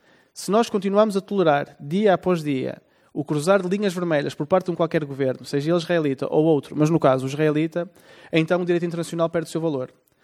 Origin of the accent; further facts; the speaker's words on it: Portugal; é particularmente grave para nós enquanto portugueses